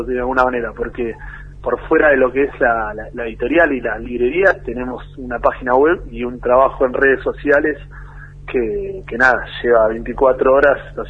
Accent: Buenos Aires, Argentina; lo hacemos en Loma de Zamora, que es el conurbano bonaerense, pero es, digamos, para todo el mundo que no vive en Capital o en Buenos Aires, somos porteños

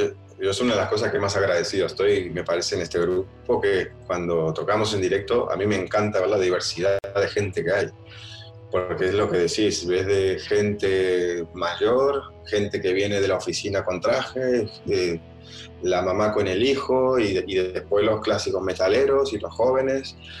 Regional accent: Uruguay; now in Sweden; Yo me mudé de Uruguay para Suecia para tocar música

